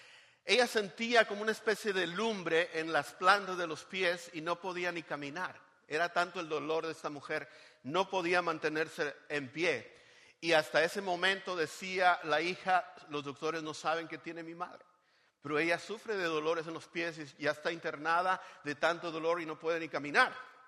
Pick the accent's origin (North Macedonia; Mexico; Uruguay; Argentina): Mexico; Monterrey, Nuevo León; la ciudad de Monterrey, México, donde yo nací, crecí por 22 años, donde yo conocí a Cristo también como mi Salvador.